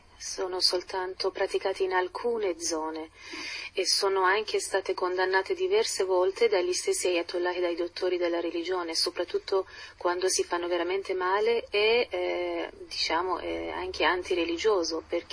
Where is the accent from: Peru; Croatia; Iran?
Iran; Tehran, Tehran Province; born there; Italian is a second language; moved away; also born or lived in Qom; Sì, sono nata a Teheran, però questa, diciamo, volontà di studiare più in profondità l'Islam, mi sono trasferita a Qom, che è proprio il centro più specializzato dell'Islam sciita nel mondo